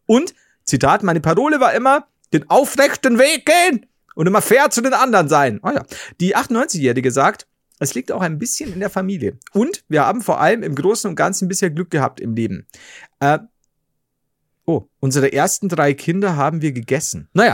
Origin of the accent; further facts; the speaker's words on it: Bavaria, Germany; Das ist zu nah an der Semmel als Bayer.